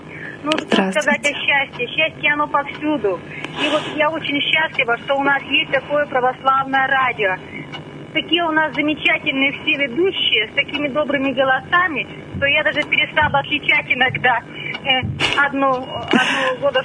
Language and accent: Russian; Nizhny Tagil, Sverdlovsk Oblast, Russia; я сама из Нижнего Тагила, но 5 лет училась в Екатеринбурге